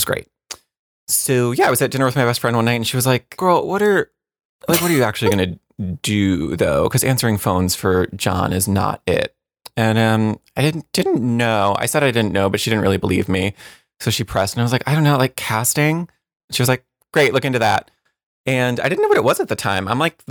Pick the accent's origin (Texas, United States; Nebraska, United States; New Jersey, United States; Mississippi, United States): New Jersey, United States; No, my parents did. I grew up in New Jersey.